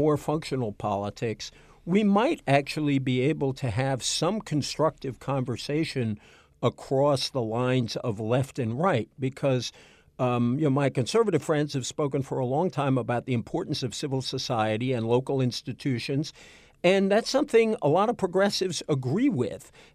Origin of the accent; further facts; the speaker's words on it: Fall River, Massachusetts, United States; Well, I'm from Fall River down the road